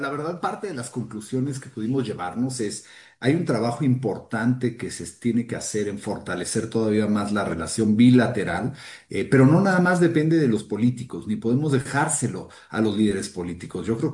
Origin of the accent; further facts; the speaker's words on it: Mexico; la prueba de que soy tan mexicano como americano